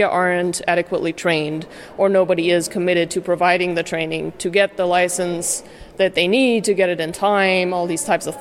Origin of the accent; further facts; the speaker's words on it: Germany; moved away; somebody growing up in Germany, living here